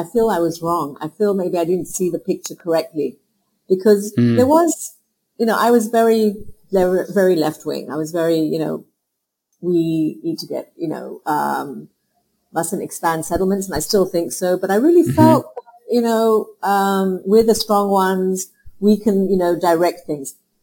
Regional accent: Hong Kong; I grew up in Hong Kong. I grew up, I was Jewish, I prayed to Jesus. I grew up with Indians and Dutch and American.

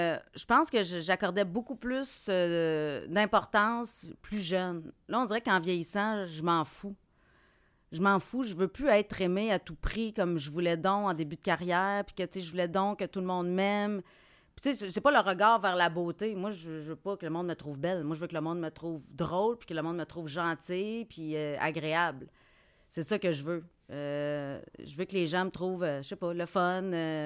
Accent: Quebec, Canada; accent: Abitibi; J'ai un accent, ben oui. Pourquoi que mon accent abitibien dérange autant?

